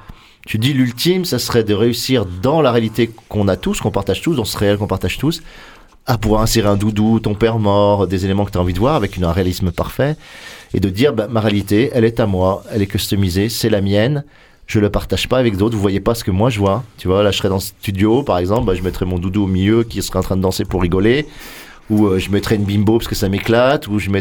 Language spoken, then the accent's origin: French; Lyon, Auvergne-Rhône-Alpes, France; born there; also born or lived in Vercors / Corsica / Marseille; Moi, je suis né à Lyon, j'ai beaucoup habité Vercors, puis Corse, puis Marseille.